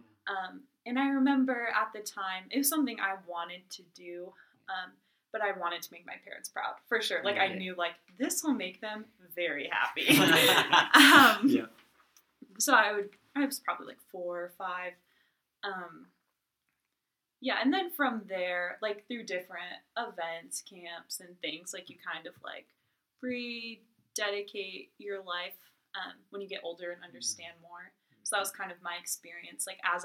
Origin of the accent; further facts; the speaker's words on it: Canton, United States; also born or lived in Williamsport; Yeah, I was born in Williamsport. Grew up in Canton.